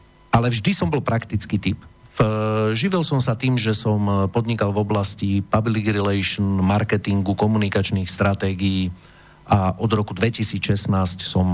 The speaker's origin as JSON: {"language": "Slovak", "town": "Prievidza", "region": "Trenčín Region", "country": "Slovakia", "tie": "born or raised there", "also_born_or_lived": "Bojnice", "said": "narodil som sa v Bojniciach, pochádzam z Prievidze, kde som vyrastal."}